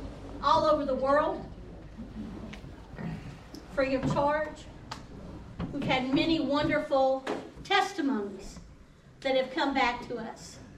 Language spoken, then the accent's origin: English; Texas, United States; I'm from West Texas, so sometimes I'm not sure.